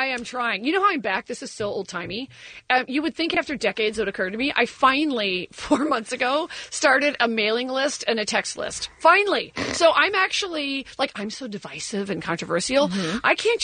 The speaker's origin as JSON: {"language": "English", "country": "United States", "said": "As a woman, as an American, and also, you know, I know Trump."}